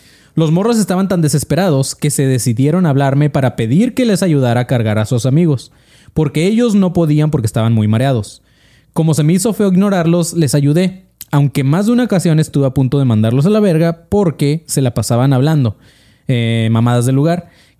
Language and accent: Spanish; Mexico; en México nadie hace caso a la autoridad y en mi pueblo menos.